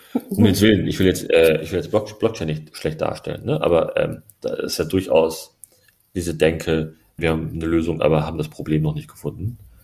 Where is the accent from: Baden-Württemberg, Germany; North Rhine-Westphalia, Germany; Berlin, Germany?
Berlin, Germany